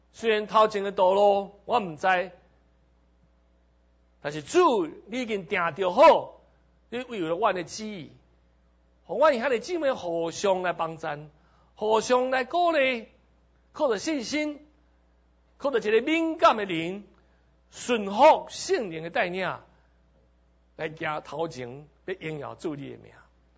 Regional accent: Taipei, Taiwan; 给我们台北人的中间。

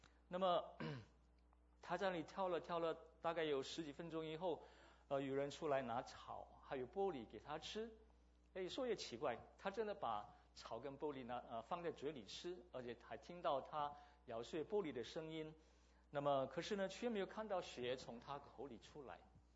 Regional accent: Indonesia; 我是在印尼出生长大的

